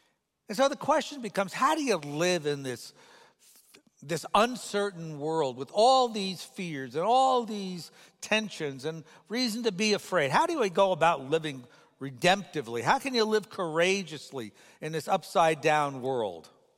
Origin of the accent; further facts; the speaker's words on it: New York, United States; Oh, and I grew up outside New York City.